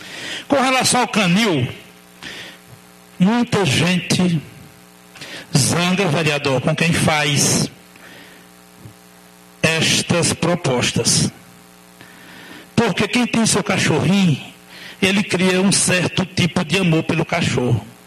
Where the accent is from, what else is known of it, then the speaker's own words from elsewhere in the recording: Teresina, Piauí, Brazil; sou filho de pobre, fui criado em Teresina